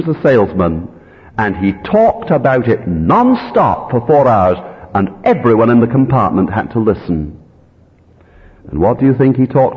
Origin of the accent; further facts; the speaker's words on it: Arbroath, Scotland, United Kingdom; You know, the presbytery in my hometown of Arbroath arranged an elders conference many years ago